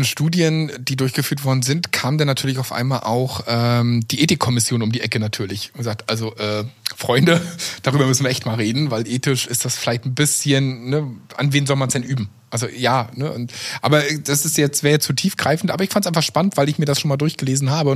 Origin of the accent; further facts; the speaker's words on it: Italy; Guck mal, als Italiener, ne?